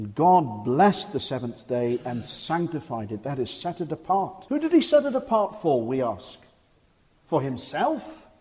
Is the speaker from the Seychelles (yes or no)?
yes; Seychelles; I was a young boy growing up in the Seychelles Islands, small island